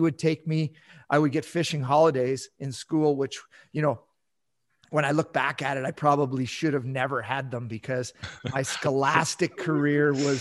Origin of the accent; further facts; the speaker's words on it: Ontario, Canada; I grew up in Southern Ontario. It's kind of funny because I grew up in rural, what I would consider farm country, right? You know, a couple hours drive from Toronto, but really it's just a bunch of farm kids, few small towns here and there.